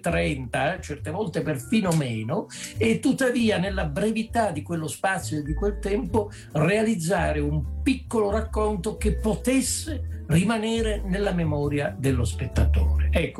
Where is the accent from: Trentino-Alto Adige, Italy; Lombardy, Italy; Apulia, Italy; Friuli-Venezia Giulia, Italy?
Apulia, Italy; Lecce; io sono leccese, sento fortemente il richiamo della mia terra